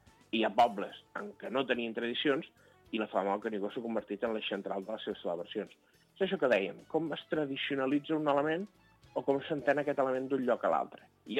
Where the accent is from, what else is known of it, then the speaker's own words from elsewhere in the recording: Sarral, Catalonia, Spain; jo soc de Sarral, a Sarral en tenim una que és que encén la foguera de Sant Joan